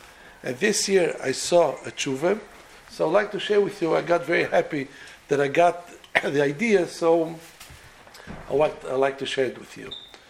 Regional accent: Brazil; When I'm originally from Brazil, and when they invited me to go to Mexico

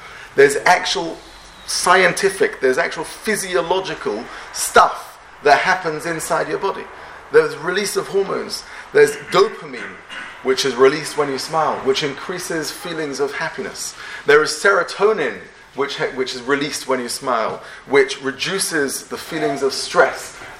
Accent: England, United Kingdom; We all have good manners. We're all English, and, you know, have nice manners.

